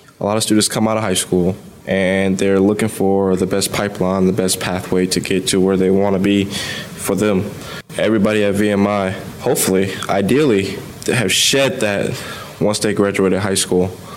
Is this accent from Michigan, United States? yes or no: yes; Detroit, Michigan, United States; I'm from Southwest Detroit, Michigan.